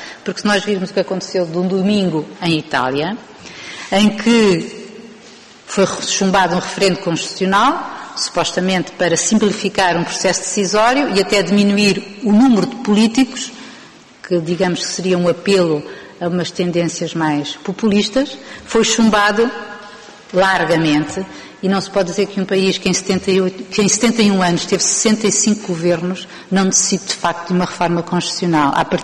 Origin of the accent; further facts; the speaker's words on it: Spain; Portuguese is a second language; Como membro de Espanha, como espanhol, tenho com certeza uma acuidade acrescida sobre esse problema.